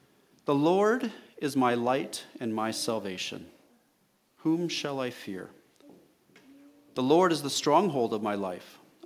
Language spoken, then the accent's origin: English; Alberta, Canada; Oil is down, I'm from Alberta, and that's definitely bad there.